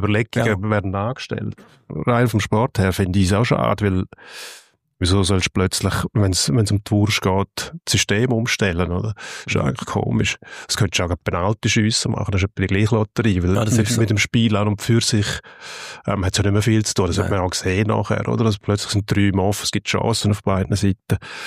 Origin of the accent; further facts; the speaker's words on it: Switzerland; man macht es zwar bei uns in der Schweiz zum Beispiel auch